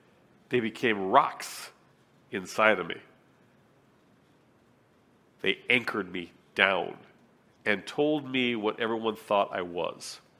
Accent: Lemon Grove, California, United States; I was raised in Lemon Grove, and Lemon Grove, that's where all the poor people used to live back in the 50s and 60s because it was the lowest rent.

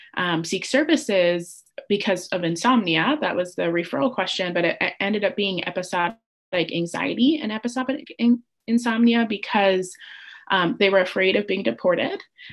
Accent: United States; born there; I would very much own my privilege that I was born in the United States and that I was documented

